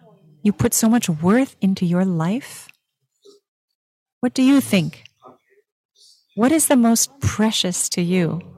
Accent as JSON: {"language": "English", "country": "Philippines", "moved": "yes", "said": "I came from the Philippines, and there are many cockroaches, but they only come out at night when it's dark."}